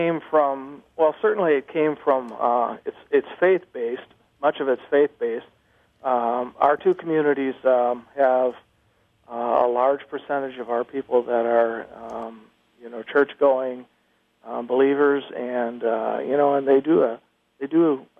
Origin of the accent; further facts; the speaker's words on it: Holland, Michigan, United States; I grew up in Holland